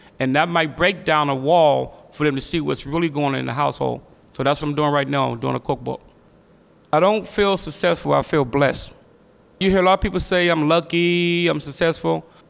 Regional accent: Braddock, Pennsylvania, United States; I was born in Braddock, Pennsylvania. I grew up with my grandmother, and she was very strict on me.

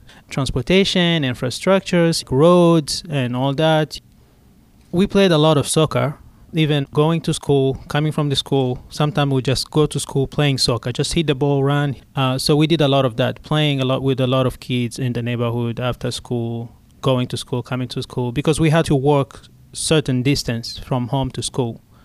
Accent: Burundi; I was born in Burundi, but my citizenship is Rwanda.

